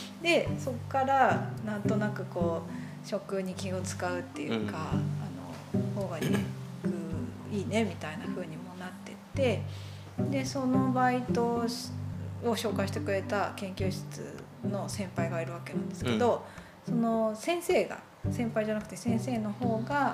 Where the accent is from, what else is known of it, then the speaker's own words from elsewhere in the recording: Ibaraki, Japan; 出身としては、高校卒業まで茨城で育って